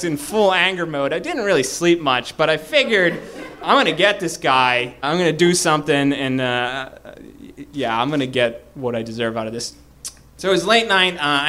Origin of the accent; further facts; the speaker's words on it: Boston, Massachusetts, United States; I'm from Boston.